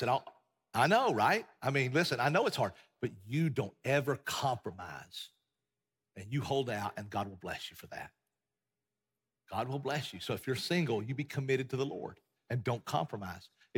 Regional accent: Appalachia, United States; We come from the Appalachian Mountains. We should be running moonshine, not preaching the gospel.

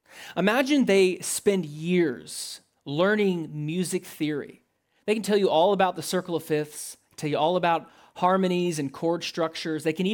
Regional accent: Nashville, Tennessee, United States; I come from Middle Tennessee. I come from Nashville, Tennessee, and that's Music City.

